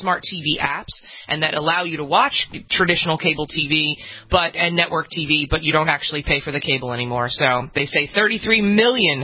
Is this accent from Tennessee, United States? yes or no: no; New York, United States; Well, like I said, as a New Yorker, if I don't see an A, then no way.